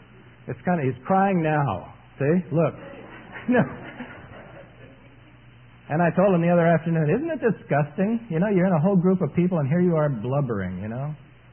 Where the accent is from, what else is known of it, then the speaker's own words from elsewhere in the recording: Michigan, United States; I'm from Michigan.